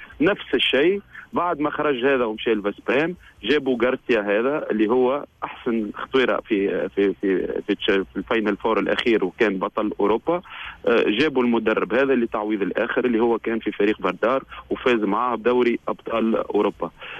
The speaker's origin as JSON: {"language": "Arabic", "country": "Tunisia", "said": "عندنا في تونس"}